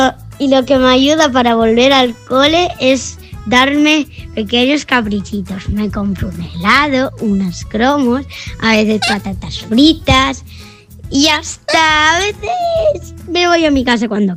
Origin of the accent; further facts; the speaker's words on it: Villajoyosa, Valencian Community, Spain; tengo 7 años. Soy de Villajoyosa, Alicante.